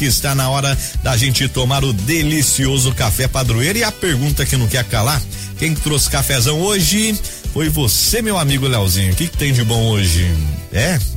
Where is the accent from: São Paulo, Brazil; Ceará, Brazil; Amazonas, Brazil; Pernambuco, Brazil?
São Paulo, Brazil; Cachoeira Paulista; Lorena, que fica pertinho ali da minha cidade. Eu que sou de Cachoeira Paulista, aí tem Cachoeira Canas e a cidade de Lorena